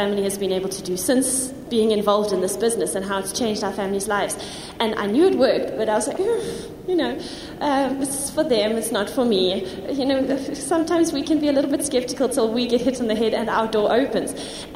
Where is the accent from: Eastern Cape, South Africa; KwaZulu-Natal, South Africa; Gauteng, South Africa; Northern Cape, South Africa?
Eastern Cape, South Africa; Grahamstown; and I come from Grahamstown in the Eastern Cape.